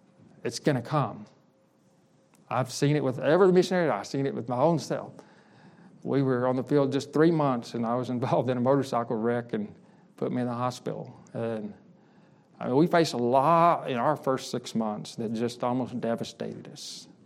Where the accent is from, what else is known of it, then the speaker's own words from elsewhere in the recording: Dumas, Texas, United States; now in Ghana; Well, I'm from Dumas, Texas. My sending church in Fort Worth, and I live in Ghana, West Africa.